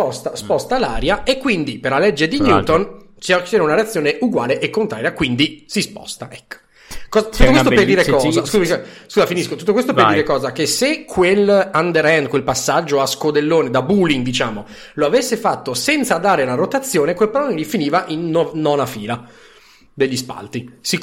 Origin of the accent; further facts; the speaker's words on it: Friuli-Venezia Giulia, Italy; noi che siamo friulani lo sappiamo molto bene